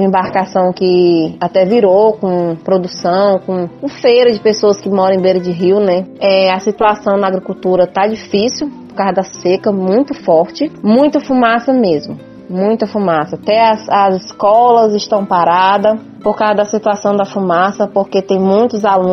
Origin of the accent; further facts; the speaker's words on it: Boca do Acre, Amazonas, Brazil; sou produtora rural, sou do município de Boca do Acre, sou da comunidade Cruzeirinho, moro na zona rural